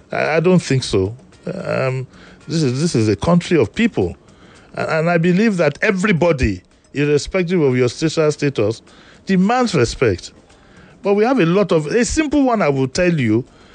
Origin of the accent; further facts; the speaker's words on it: United Kingdom; I'm proud of my country. I'm British.